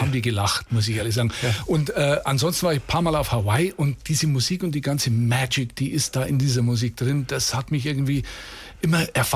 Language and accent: German; Germany; accent: German; Aber ich dachte immer, ich habe keinen Akzent, weil ich habe natürlich das amerikanische Englisch so im Ohr gehabt. Aber natürlich, ich habe es jetzt gerade wieder vorhin gehört bei dem Wetterbericht, natürlich hört man, dass ich Deutscher war